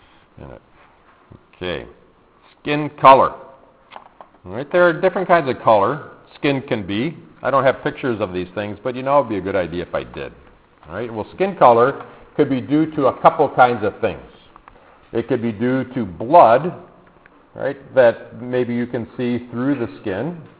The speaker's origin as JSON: {"language": "English", "region": "Illinois", "country": "United States", "tie": "born or raised there", "said": "I know when I grew up in Illinois, there was a town that had a whole bunch of white squirrels."}